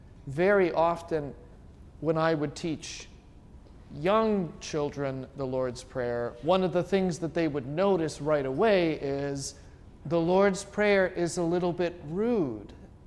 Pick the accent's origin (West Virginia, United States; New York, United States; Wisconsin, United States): Wisconsin, United States; I'm from Wisconsin.